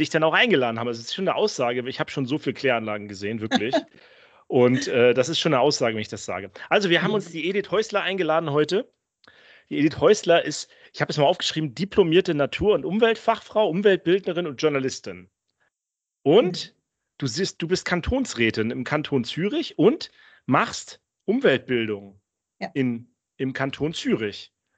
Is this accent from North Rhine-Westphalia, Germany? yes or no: no; Rostock, Mecklenburg-Vorpommern, Germany; Wir sind ja aus Deutschland, der Sascha aus Berlin und ich bin eigentlich aus Rostock.